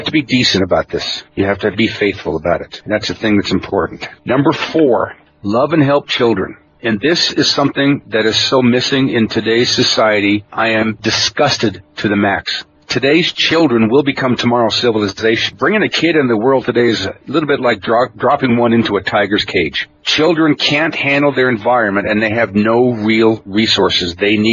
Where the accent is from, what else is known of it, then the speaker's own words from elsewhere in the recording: Oregon, United States; I was raised on Klamath. I'm Cherokee, raised in the Klamath Reservation, blood brother to the Hopi and the Yaqui.